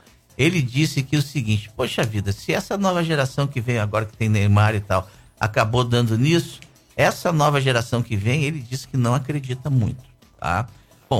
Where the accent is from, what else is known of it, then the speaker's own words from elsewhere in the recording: Porto Alegre, Rio Grande do Sul, Brazil; Do Sul, né? Eu sou de Porto Alegre, e nós temos uma proximidade muito grande com os argentinos, com os uruguaios também.